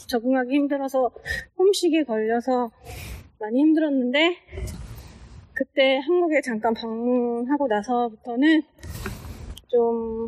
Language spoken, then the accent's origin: Korean; Seoul, South Korea; moved away as an adult; now in United States; 고향은 대한민국 서울에서 태어났어요.